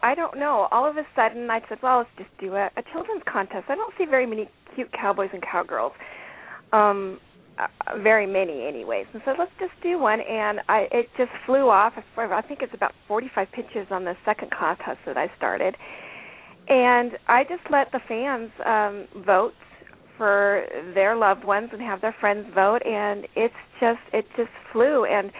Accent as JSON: {"language": "English", "region": "Colorado", "country": "United States", "tie": "born there", "said": "because I was born here in Colorado. I was raised European because I'm half Swiss."}